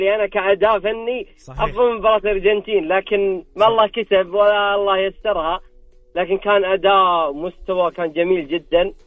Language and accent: Arabic; Saudi Arabia; احنا كشعب سعودي